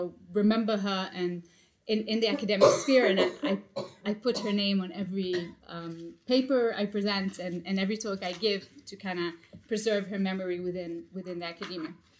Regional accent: Israel; I was born and raised in Israel, and my father came to Israel in 1949.

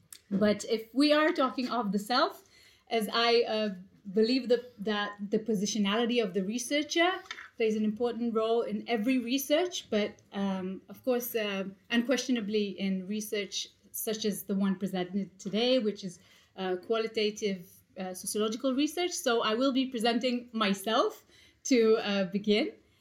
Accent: Israel; I was born and raised in Israel, and my father came to Israel in 1949.

